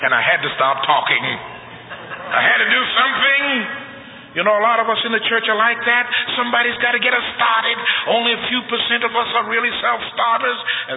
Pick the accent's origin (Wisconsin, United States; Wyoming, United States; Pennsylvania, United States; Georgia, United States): Pennsylvania, United States; Philadelphia; also born or lived in New Jersey / New York; I was brought up in the Northeast, Philadelphia, and New Jersey, and New York. And first time I'd been in the South like that.